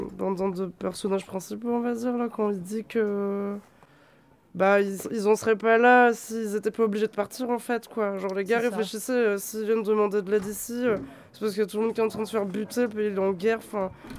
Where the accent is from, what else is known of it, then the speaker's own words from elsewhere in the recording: Paris, Île-de-France, France; moi j'ai grandi à Paris, donc ça je l'ai vu tous les jours depuis que je suis petite.